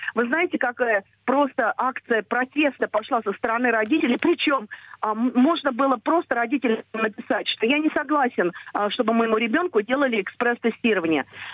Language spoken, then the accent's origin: Russian; Moscow, Russia; Я из Москвы. Я практикующий учитель.